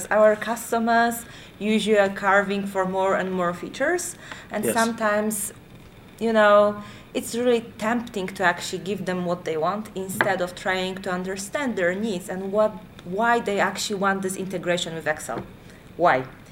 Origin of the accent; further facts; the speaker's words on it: Poland; English is a second language; now in London, United Kingdom; So right now I'm based in London. However, probably you can guess by my accent that I'm not British. Originally I'm from Poland, and right now I'm just working in London.